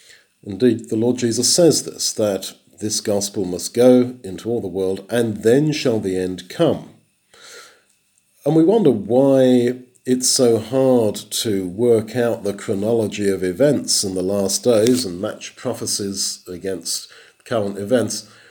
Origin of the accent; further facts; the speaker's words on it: London, United Kingdom; just stand on the streets of my hometown, London, or any big city, and hand out tracts.